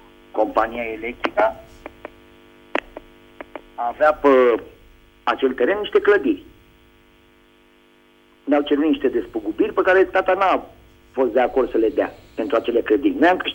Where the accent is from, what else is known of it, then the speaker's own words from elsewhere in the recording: Bucharest, Romania; sunt din București.